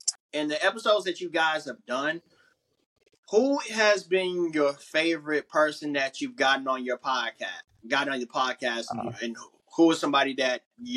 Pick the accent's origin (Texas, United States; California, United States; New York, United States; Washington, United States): California, United States; That's where I grew up. And even though I don't live in the Bay Area no more, that doesn't mean I'm not from the Bay Area.